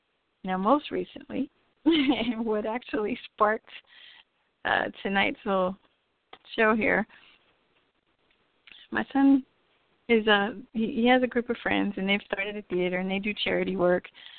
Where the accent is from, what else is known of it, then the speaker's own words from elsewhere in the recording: El Paso, Texas, United States; the council in my hometown of El Paso, Texas, has quite a few predators.